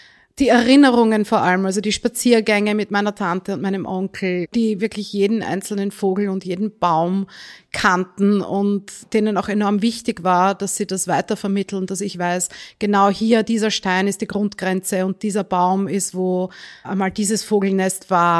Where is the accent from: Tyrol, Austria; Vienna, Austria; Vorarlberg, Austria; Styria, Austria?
Vienna, Austria; Also aufgewachsen bin ich hauptsächlich in Wien, aber alle Ferien waren zum Großteil hier in Kinberg.